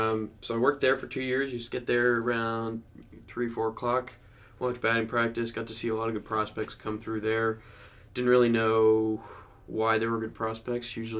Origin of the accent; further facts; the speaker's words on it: New Jersey, United States; I grew up in New Jersey. I grew up a New York Yankees fan.